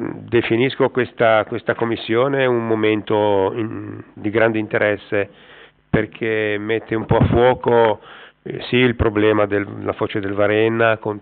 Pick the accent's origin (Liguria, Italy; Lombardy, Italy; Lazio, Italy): Liguria, Italy; Sestri; io sono di Sestri, conosco molto bene Multedo, conosco molto bene quella zona